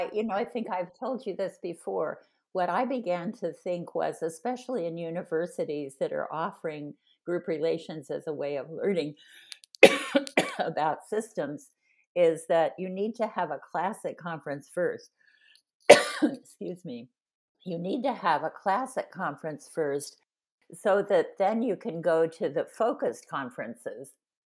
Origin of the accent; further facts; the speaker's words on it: Dallas, Texas, United States; born there; also born or lived in Hawaii / Florida / North Carolina / Nebraska; I was born in Dallas in World War II, but I lived in Hawaii. I lived in Florida twice. I lived in North Carolina. I lived in Nebraska.